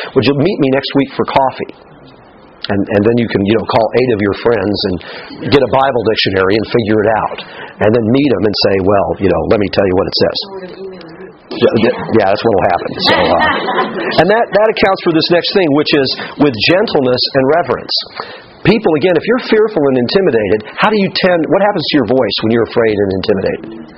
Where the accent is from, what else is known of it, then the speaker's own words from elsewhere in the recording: Indiana, United States; I was on the basketball team growing up in Indiana.